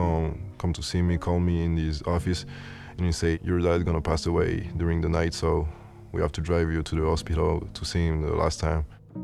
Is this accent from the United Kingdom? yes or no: no; Paris, Île-de-France, France; I'm from Paris, born and raised.